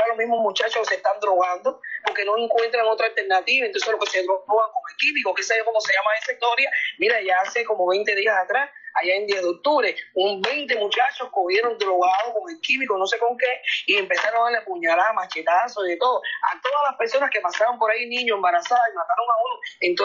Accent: Cuba; somos cubanos igual, somos hermanos

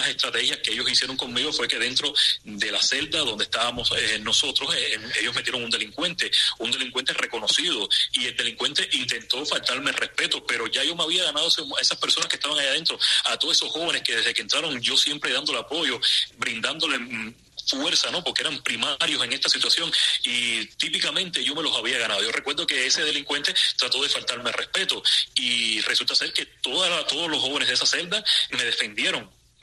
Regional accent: Cuba; yo vengo de una sociedad muy humillada, muy pisoteada, y en mi país hay mucha miseria, y duele que yo lo diga siendo cubano

